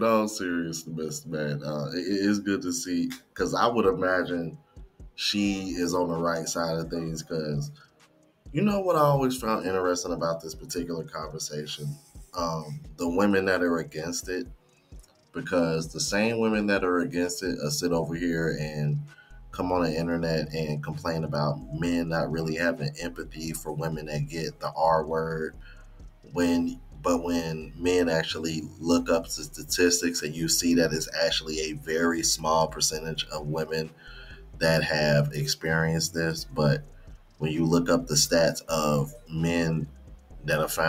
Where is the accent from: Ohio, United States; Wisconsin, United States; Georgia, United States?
Ohio, United States; Cincinnati; as you guys know, I am from Cincinnati, Ohio. You know what I'm saying? Cincinnati tattoo with the skyline. So, you know, I'm proud of where I'm from.